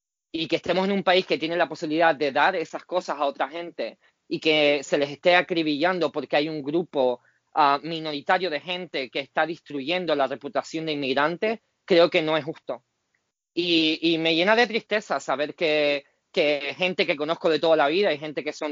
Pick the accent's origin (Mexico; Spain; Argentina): Spain; Canary Islands; soy canario y estoy orgulloso de ser canario y lo seré toda mi vida.